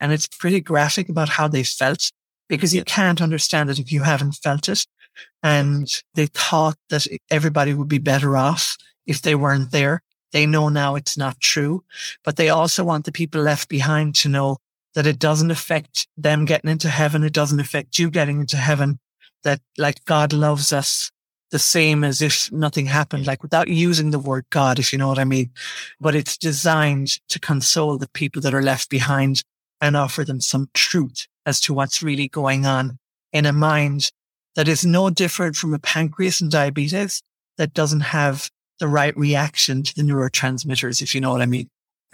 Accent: Ireland; because I come from Ireland and I'm ancient and she comes from New York and she's young

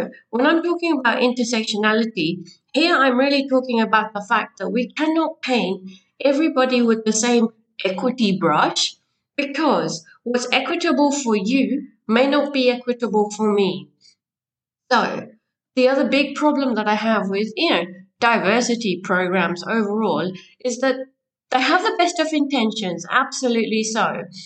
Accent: India; Yes, I'm from the Indian culture, a culture that you may not have too much knowledge about.

